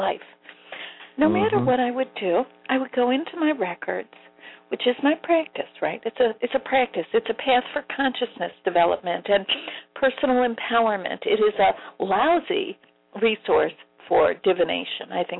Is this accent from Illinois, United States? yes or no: yes; Chicago, Illinois, United States; I mean, I was raised in Chicago, actually.